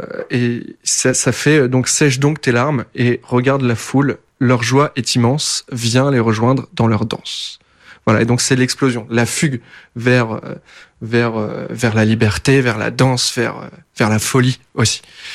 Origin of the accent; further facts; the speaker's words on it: Hauts-de-France, France; c'est dans ma région, dans là d'où je viens. Donc c'est juste à côté de la baie de Somme. C'est entre Holt et Mers, exactement.